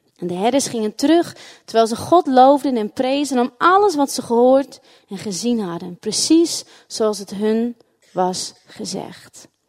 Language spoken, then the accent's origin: Dutch; Ten Post, Groningen, Netherlands; dat wij dan op kerstnachtdienst naar de sporthal gingen in Ten Post, waar ik vandaan kom.